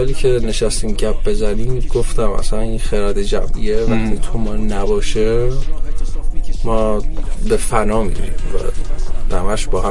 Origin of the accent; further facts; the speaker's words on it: Iran; چون ما ایرانی هستیم